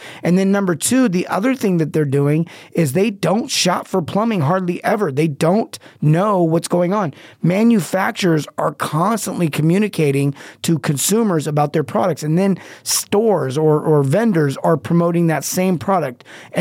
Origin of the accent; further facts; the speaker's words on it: California, United States; Now, I grew up around Disneyland, and Disneyland has become overcrowded